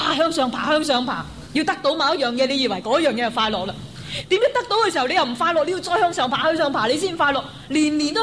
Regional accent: Hong Kong; 有时我哋香港人就系悲哀到笑噶喎，我哋香港人啲反应好得意嘅。

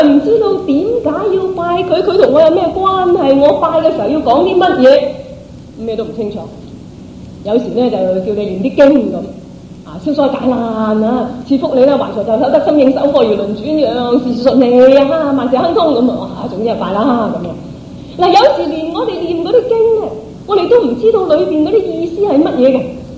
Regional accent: Guangdong, China; 我哋廣東人叫拜天后啊，

